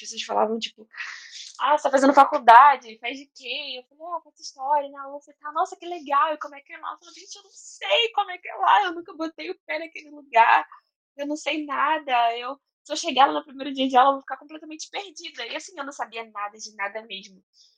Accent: São Gonçalo, Rio de Janeiro, Brazil; Eu moro em outra cidade, né? A UF é em Niterói, vocês não sabiam, mas é UF Niterói e eu sou de São Gonçalo.

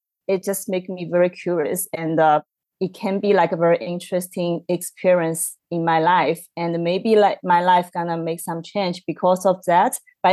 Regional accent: Chengdu, Sichuan, China; English is a second language; moved away as an adult; I I studied in Chengdu, my hometown, in the university for my bachelor degree that was majored in graphic design. And later I wanted to go to UK to study

